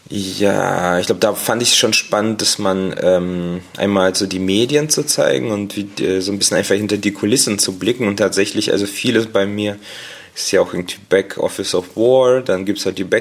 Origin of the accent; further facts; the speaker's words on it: Dortmund, North Rhine-Westphalia, Germany; ich komme irgendwie hier aus Dortmund, Nordstadt